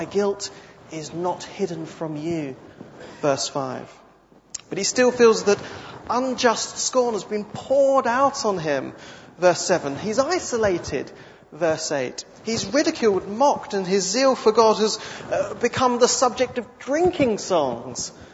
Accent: Canterbury, South East England, United Kingdom; In the church in which I grew up in Canterbury

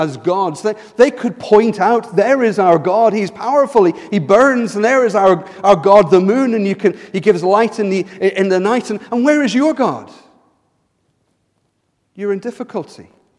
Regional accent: United Kingdom; Now, we're British. That's never going to happen here, really, is it?

